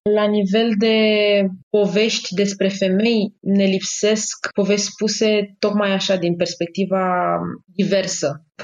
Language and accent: Romanian; Romania; Pentru mine acum ca actriță nu știu exact ce înseamnă.